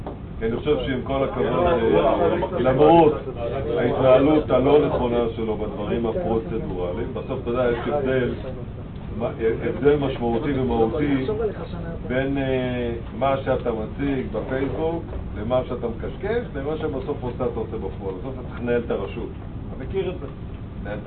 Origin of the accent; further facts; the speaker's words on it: Tiberias, Northern District, Israel; אני כילד שגדל בצפון, כל הבילויים שלנו עושים את זה. זה הייתה עיר מדהימה.